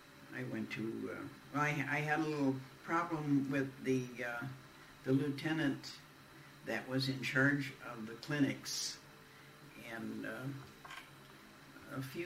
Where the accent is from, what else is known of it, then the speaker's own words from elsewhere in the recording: Long Lake, Wisconsin, United States; See, he's from Marinette, and I'm from Long Lake, Wisconsin.